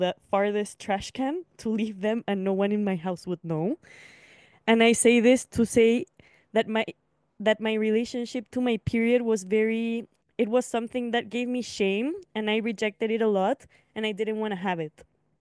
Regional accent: Chile; I come from Chile in South America.

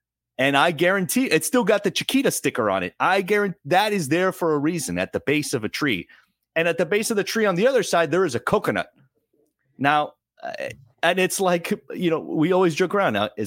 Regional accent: Florida, United States; now in Miami-Dade County, United States; I grew up in South Florida, mostly in South Broward, but then I've been living in Miami-Dade County for a little over 10 years.

